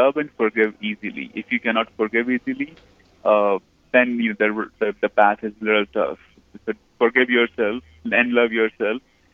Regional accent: India; I was born in Hindu family. I have Buddhist, you know, culture around me in India.

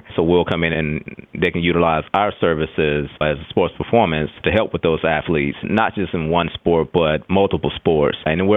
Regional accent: Texas, United States; Similar to Matt, I'm actually from Texas, and as many people know, football and track are very big in Texas

